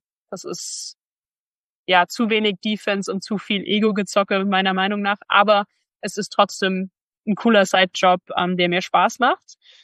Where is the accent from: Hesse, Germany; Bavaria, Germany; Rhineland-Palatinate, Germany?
Bavaria, Germany; Bamberg; Vor allem, weil Bamberg einfach so mein Zuhause ist, meine Heimat.